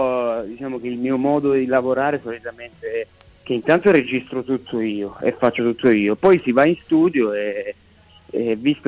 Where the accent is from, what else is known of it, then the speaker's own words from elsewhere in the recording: Messina, Sicily, Italy; Siamo quasi tutti di Messina, a parte uno. 4 su 5 siamo di Messina